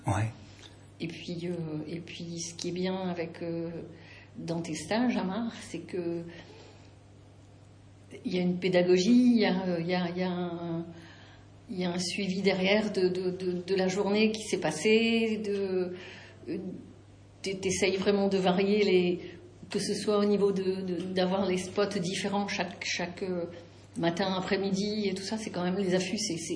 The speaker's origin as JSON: {"language": "French", "region": "Antilles", "country": "France", "said": "J'ai profité d'un séjour en métropole, puisque je viens des Antilles, pour faire des choses que je ne fais pas là-bas."}